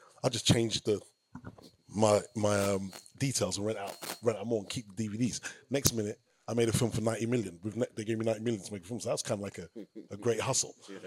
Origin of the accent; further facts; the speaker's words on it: London, United Kingdom; I'm not like from the industry, I'm from Kilburn Lane, Harrow Road, right? Mozart Estate.